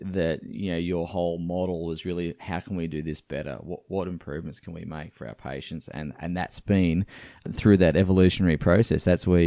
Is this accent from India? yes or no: no; Australia; as much as I hate to admit this being an Aussie